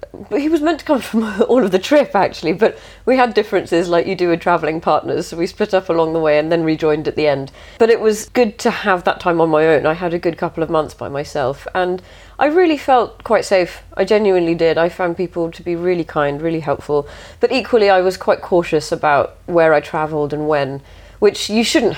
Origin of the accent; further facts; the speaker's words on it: India; How on earth is an Indian girl travelling on these trains by herself?